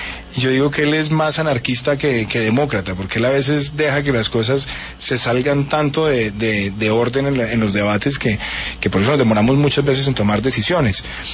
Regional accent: Medellín, Antioquia, Colombia; Sobre todo los dos primeros fueron muy traumáticos, porque nos llegamos de Medellín, entonces me metieron a St. George, que es un gran colegio

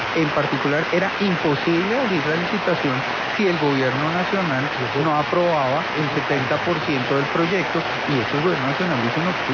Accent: Bogotá, Colombia; yo aspiro como bogotano que efectivamente se cumplan

